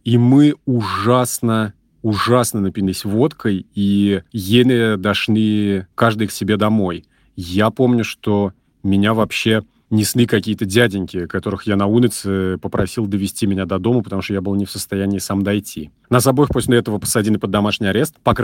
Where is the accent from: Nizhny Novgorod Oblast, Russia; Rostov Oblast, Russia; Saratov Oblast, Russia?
Saratov Oblast, Russia; Saratov; я работаю в русской службе BBC, мне 31 год, скоро будет 32 года. Я родом из Саратова